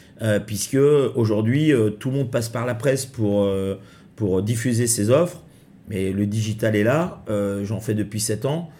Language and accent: French; Châteaubriant, Pays de la Loire, France; je suis originaire de Châteaubriant, qui était une petite banlieue à 60 km de Nantes.